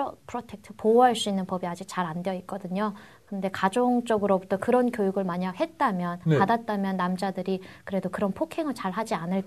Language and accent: Korean; North Korea; now in South Korea; 저도 북한에 있을 때